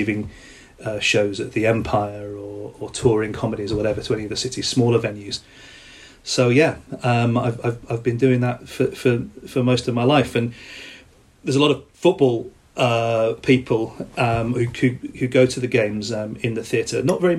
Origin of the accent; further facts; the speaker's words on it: Liverpool, North West England, United Kingdom; when I was growing up in Liverpool in the 90s, there wasn't really a producing theatre house there as well.